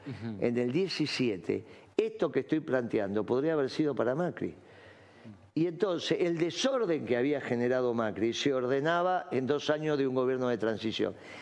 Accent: San Martín, Buenos Aires Province, Argentina; yo soy de San Martín

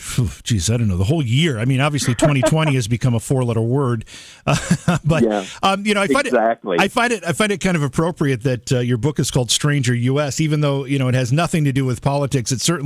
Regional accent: Cooperstown, New York, United States; when I say I'm from Cooperstown, New York, and I put the word New York into that, everybody thinks I live in a place that looks like Manhattan, which I don't.

